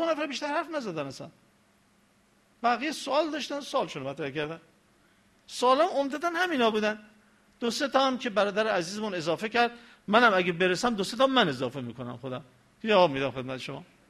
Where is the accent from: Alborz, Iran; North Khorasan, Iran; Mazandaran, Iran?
Mazandaran, Iran; گفتم ببخشید من مازندرانیم